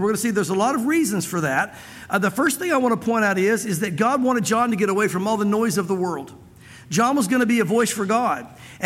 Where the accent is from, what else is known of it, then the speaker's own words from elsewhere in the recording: the South, United States; I grew up in the South as well.